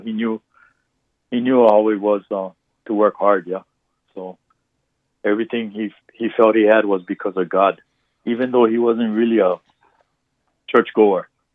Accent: Kuliouou, Hawaii, United States; Kulio'o was like country. You know, we all kind of knew each other. The whole valley kind of knew who was who.

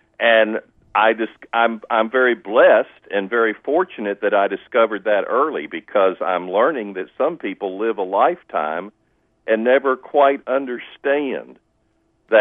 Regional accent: Oklahoma, United States; also born or lived in Washington, D.C. / Kentucky; I grew up in Oklahoma and was born there, raised there. And then my dad, who was a professional musician with the symphony orchestra, moved around in different places on the mainland. And we went to Washington, D.C., and we went to Kentucky.

